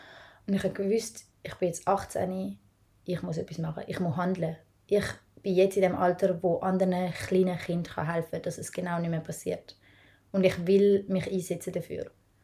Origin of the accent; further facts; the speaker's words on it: Zurich, Switzerland; Wir sind im Kanton Zürich geboren und aufgewachsen